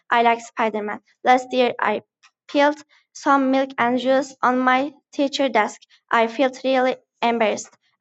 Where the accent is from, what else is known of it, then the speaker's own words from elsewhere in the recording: Kayseri, Kayseri Province, Turkey; English is a second language; I'm 13. I'm from Kayseri.